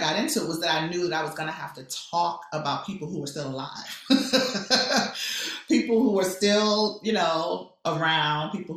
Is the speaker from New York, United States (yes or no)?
yes; New York, United States; because I'm from the Bronx